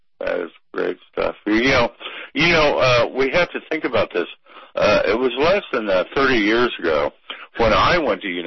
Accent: Kansas, United States; All right, we come from Kansas. Kansas is sort of a bullshit kind of state, you know.

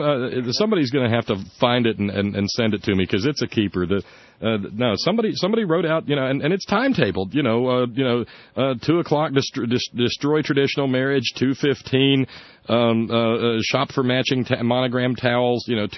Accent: Alabama, United States; I came up into consciousness, you know, 6-7 years old, just as integration was taken hold in my hometown in Alabama.

